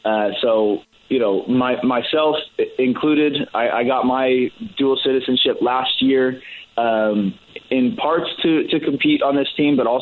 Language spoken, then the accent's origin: English; California, United States; I grew up Jewish here in the Bay Area